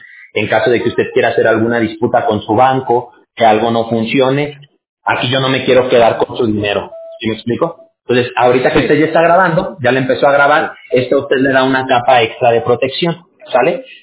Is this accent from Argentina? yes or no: no; Mexico; decimos allá en México, de donde yo soy